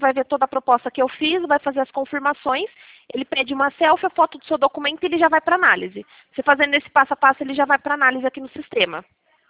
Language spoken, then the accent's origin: Portuguese; Valinhos, São Paulo, Brazil; eu sou daqui de Valinhos.